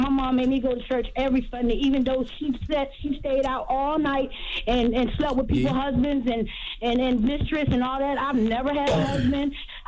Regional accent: Hampton, Virginia, United States; I'm from Hampton, Virginia.

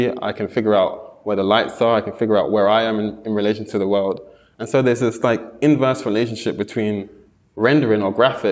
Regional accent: London, United Kingdom; Yeah, so I'm from London.

